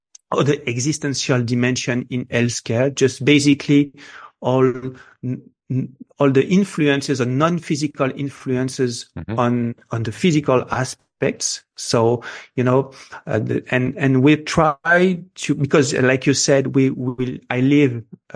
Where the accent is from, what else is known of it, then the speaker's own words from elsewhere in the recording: Morocco; English is a second language; moved away; also born or lived in Europe; You know, I grew up in Morocco. I grew up in Europe.